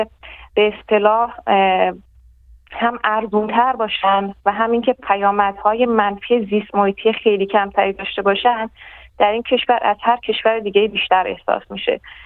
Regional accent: Iran; moved away as an adult; now in Australia; من 7 سال پیش از ایران به استرالیا مهاجرت کردم که دکترا بگیرم. من در ایران در رشته مواد تحصیل کرده بودم در دانشگاه شیراز و تهران

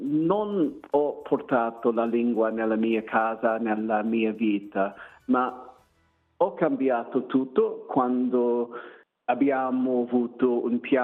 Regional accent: Australia; Italian is a second language; per me sono australiano e non ho famiglia italiana

